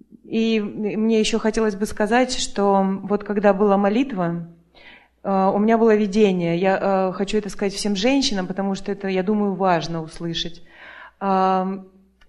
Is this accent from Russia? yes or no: yes; Russia; я приехала из России.